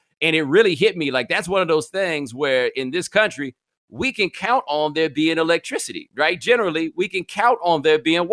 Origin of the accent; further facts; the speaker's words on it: Houston, Texas, United States; Because I grew up in Houston.